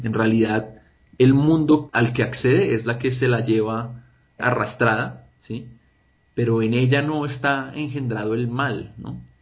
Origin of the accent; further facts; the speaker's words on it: Bogotá, Colombia; yo soy bogotano nacido y crecido, ¿no?